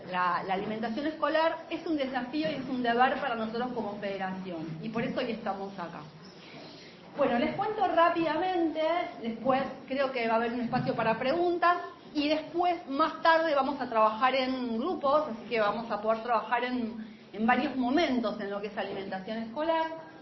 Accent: Buenos Aires, Argentina; Yo vengo de Buenos Aires y pensaba encontrarme con mucha gente, pero no con tanta.

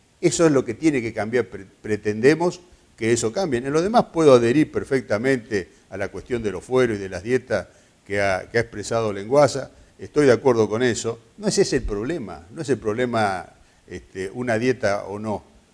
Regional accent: Puerto Iguazú, Misiones, Argentina; Soy un hombre de Iguazú y sufrimos permanentemente las trabas, la burocracia, los problemas que afectan la actividad económica

